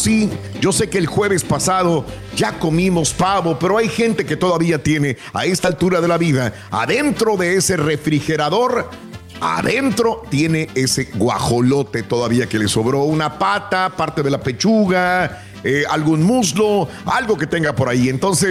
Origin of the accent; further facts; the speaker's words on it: Mexico; Creo que es lo que todos nos ponemos de acuerdo como mexicanos